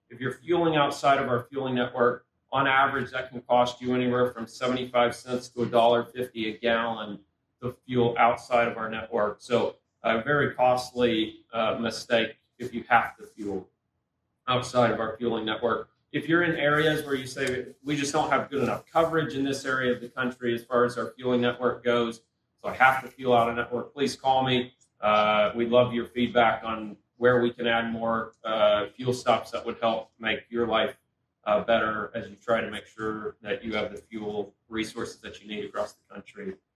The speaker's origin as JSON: {"language": "English", "country": "Canada", "lives_now": "Springfield, United States", "said": "I am Canadian, and I will say that I remember now why I left Canada. Whenever I step outside in Springfield, Missouri, it's a little cold for me"}